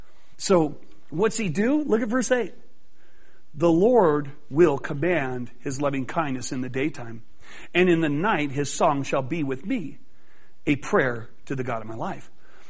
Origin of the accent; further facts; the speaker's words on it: California, United States; I used to be a surfer boy. I grew up in Southern California. I surfed from the time I was 12 to about the time I was around 30, 31 years old.